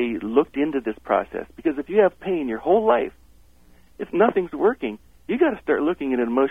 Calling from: Warren, Ohio, United States; Warren, Ohio, near Youngstown, Ohio.

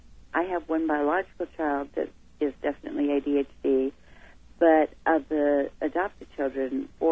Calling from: Ventura, California, United States

